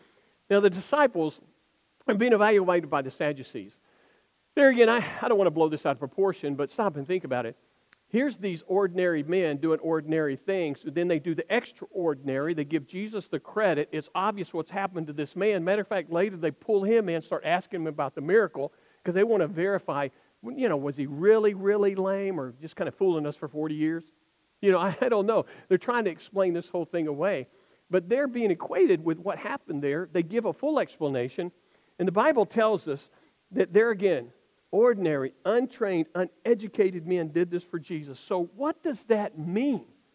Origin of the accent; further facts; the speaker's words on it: Alabama, United States; moved away as an adult; I moved here in 1985 from Alabama.